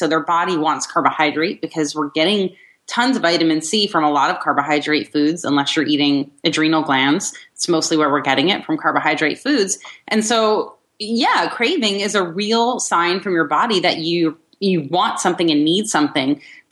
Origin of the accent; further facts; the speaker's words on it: New Jersey, United States; Sorry, I'm from New Jersey. We cut everybody off driving or talking.